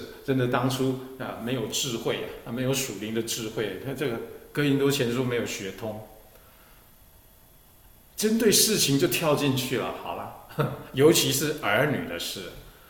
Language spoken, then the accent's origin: Chinese; Taiwan; 你这个我们台湾人讲的，本来是当公卿的，后来就变士族了